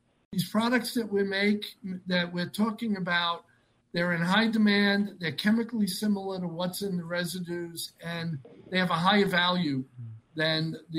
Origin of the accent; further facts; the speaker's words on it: East Coast, United States; Think about, I grew up on the East Coast.